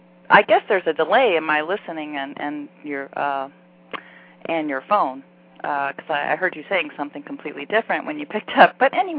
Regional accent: Florida, United States; Hey, I'm from Florida originally.

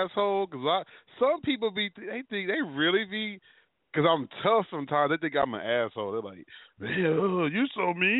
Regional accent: East Coast, United States; Yes, we're human, and I'm from the East Coast, so that's just what happens.

